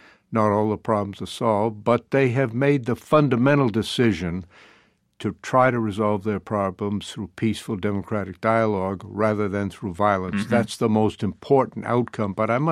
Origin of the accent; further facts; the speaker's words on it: United States; I'm an American, very proud of it